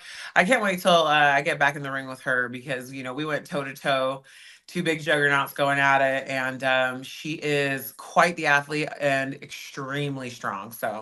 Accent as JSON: {"language": "English", "town": "Carlsbad", "region": "California", "country": "United States", "tie": "born or raised there", "also_born_or_lived": "Sydney, Australia", "said": "I moved quickly from Australia to the States. And but I say I was raised in Carlsbad just because that's where I remember most of my youth. But yeah, I was born in Sydney, Australia."}